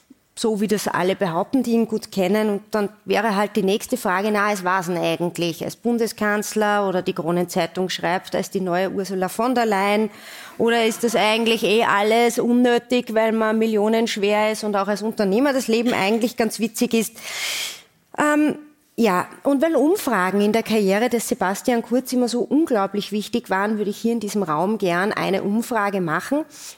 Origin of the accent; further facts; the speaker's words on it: Upper Austria, Austria; Ich bin als Oberösterreicherin bekannt für meine Direktheit.